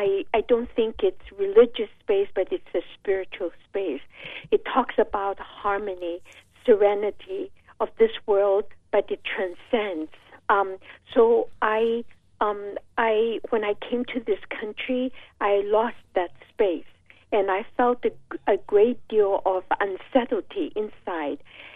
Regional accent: Taiwan; English is a second language; moved away as an adult; now in United States; so we all retreat to Taiwan. And so I grew up in Taiwan, in elementary school, middle school, and elementary school, high school, and the university. So after that, I came to the States to study at the University of Pennsylvania.

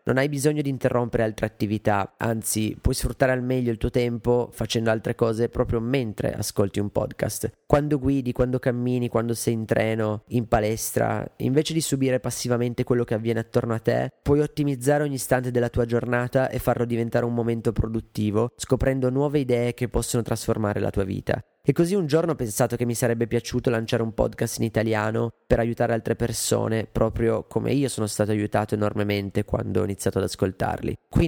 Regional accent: Ivrea, Piedmont, Italy; moved away as an adult; sono cresciuto a Ivrea, città nota per l'Olivetti e la Battaglia delle Arance. Ho abitato lì fino alla fine del liceo, facendo la vita di una piccola cittadina.

